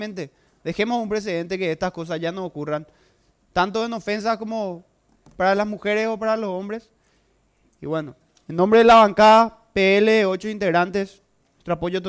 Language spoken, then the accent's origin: Spanish; Paraguay; creo que como hombres y como paraguayos realmente debemos defender a las mujeres